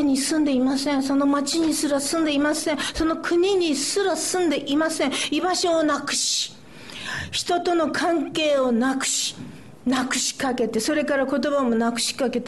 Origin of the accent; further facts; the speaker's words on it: Japan; now in California, United States; I was born in Japan, and I grew up in Japan, and then the reason I went to California to live was to see the coyote.